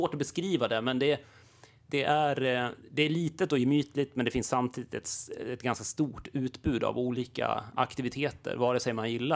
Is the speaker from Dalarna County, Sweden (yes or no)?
yes; Siljansnäs, Dalarna County, Sweden; Jag är ju född i Siljansnäs och uppvuxen i Siljansnäs och Leksand.